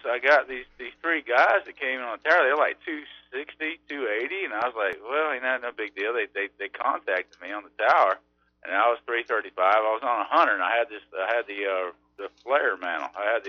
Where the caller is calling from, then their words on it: Wetumpka, Alabama, United States; I'm between Wetumpka and Eclectic, dude, actually, on 170.